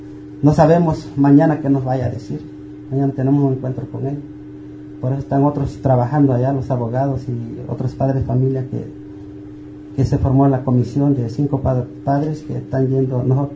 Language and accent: Spanish; Mexico; porque somos mexicanos.